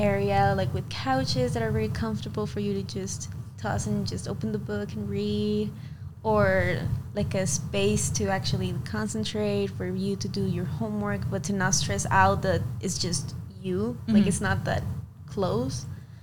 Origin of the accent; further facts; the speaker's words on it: Mexico; the very first time I went to a library was in Mexico, like in my hometown.